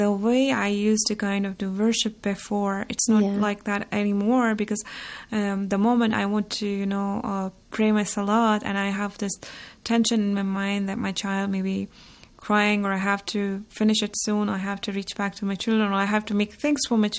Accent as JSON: {"language": "English", "region": "Jammu and Kashmir", "country": "India", "lives_now": "Iran", "said": "I'm from Kashmir. That's under the administration of India. And I have been living in Iran for some 9 years now."}